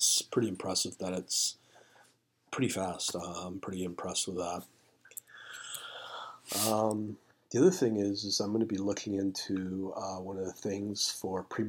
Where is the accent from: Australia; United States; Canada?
Canada; I'm Canadian